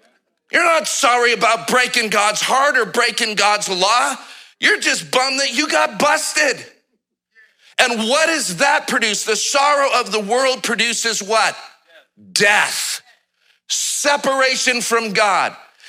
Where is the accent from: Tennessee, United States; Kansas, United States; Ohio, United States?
Tennessee, United States; Nashville; I'm from Nashville, that's what we say, wallow.